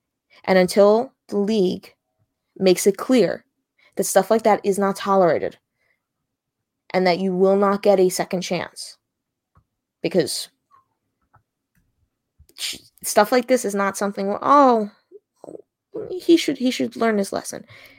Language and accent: English; Long Island, New York, United States; I'm from Long Island. There's a Suffolk County, a Nassau County, a North Shore, a South Shore.